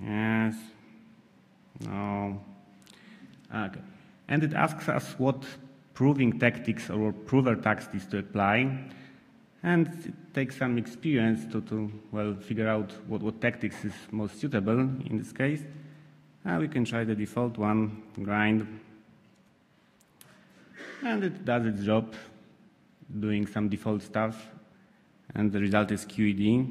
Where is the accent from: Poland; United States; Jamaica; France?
Poland; I'm from Poland, and I will speak about academic tools and real-life bug finding in Win32.